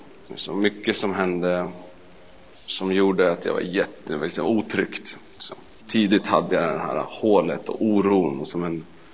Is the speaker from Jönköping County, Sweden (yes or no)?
no; Stockholm, Stockholm County, Sweden; jag är uppvuxen både i Hässelby och i Vällingby. De ligger väldigt nära varandra. Men jag brukar säga Hässelby, jag bodde mest hemma hos min mamma. Då. Jag har en tvillingssyster, så vi är båda 33 år.